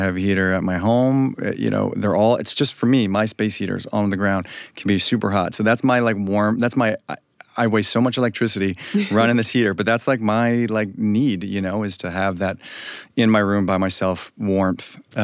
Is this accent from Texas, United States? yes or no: yes; Texas, United States; I'm from West Texas. It's does get cold at night, but it's also relatively hot.